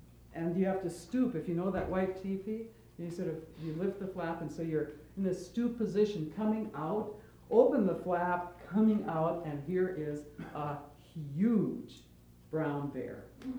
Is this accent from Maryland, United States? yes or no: no; South Dakota, United States; growing up in South Dakota and then coming to a place like Holden